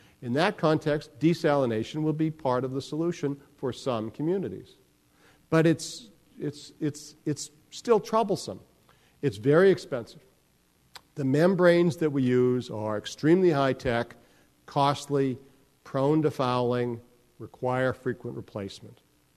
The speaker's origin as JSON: {"language": "English", "region": "Massachusetts", "country": "United States", "tie": "born or raised there", "said": "I grew up in Massachusetts."}